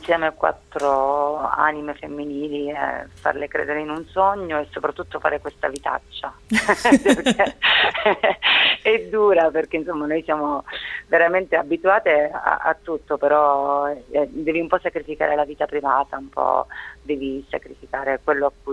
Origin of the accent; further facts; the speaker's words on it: Calabria, Italy; noi siamo calabresi e abitiamo la Calabria, che è una terra di approdo